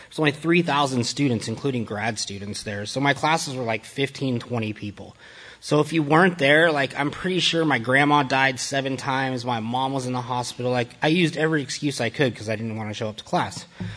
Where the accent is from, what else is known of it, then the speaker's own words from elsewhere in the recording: El Paso, Texas, United States; So growing up in El Paso, we're on the border of Mexico, right?